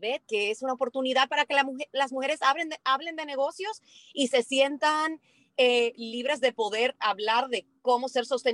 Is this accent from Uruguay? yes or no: no; Dominican Republic; also born or lived in Spain / United States / Colombia; española dominicana. Yo sí que me aplatané desde que nací y me crié aquí, pero he vivido mitad de mi vida fuera del país, España, Estados Unidos, Colombia, y ahora pues he vuelto hace 6 años a esta maravillosa isla.